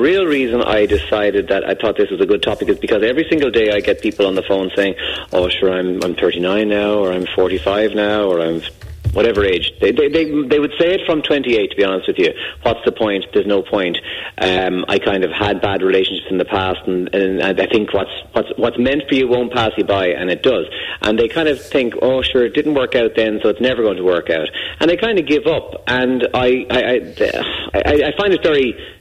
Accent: Ireland; I'm very Irish by saying I'm a bit too warm here in the office.

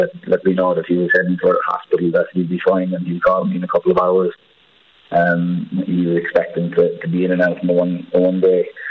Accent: Ballyduff, Munster, Ireland; my parents were watching it from home in Ballyduff

